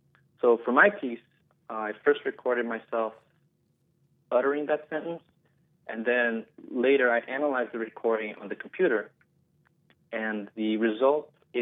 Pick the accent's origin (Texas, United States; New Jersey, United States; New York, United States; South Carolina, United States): New York, United States; New York City; now in Chicago, United States; from both Brazilian and Japanese descent. Brazilian on my father's side and Japanese on my mother's. But I was raised in New York, actually, in Forest Hills, Queens.